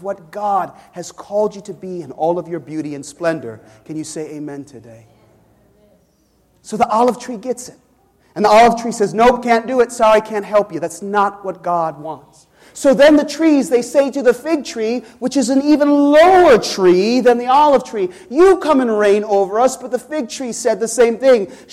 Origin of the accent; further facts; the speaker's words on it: Chicago, Illinois, United States; I'm from Chicago, where Joe Marcano is from, where we love the Cubs.